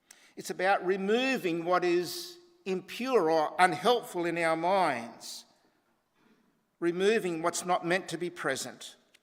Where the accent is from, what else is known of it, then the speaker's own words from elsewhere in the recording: Australia; because I was from Australia